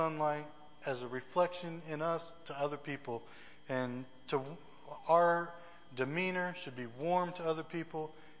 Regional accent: Maine, United States; You know, when I grew up in Maine, you got 6 months of winter from basically around October to the May or so.

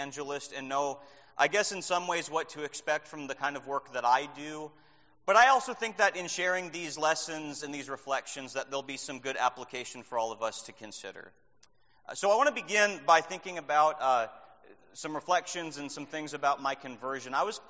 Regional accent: Minnesota, United States; I'm a northerner from Minnesota, so I say you guys. Might eventually change that, I don't know.

